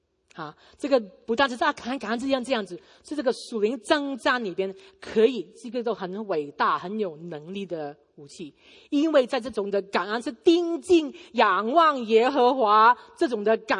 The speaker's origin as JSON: {"language": "Chinese", "region": "Guangdong", "country": "China", "said": "我们广东人呢，有一个讲法，不知道国语怎么讲"}